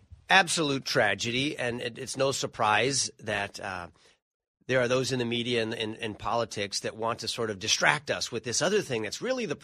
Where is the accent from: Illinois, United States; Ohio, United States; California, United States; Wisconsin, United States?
California, United States; And I come from California, the land of loose nuts and bolts.